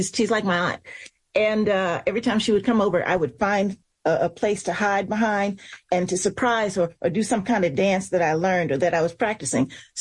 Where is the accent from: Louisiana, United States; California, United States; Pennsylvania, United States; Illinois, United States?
Illinois, United States; Chicago; Well, I'm from Chicago, Illinois, and I grew up in a musical family.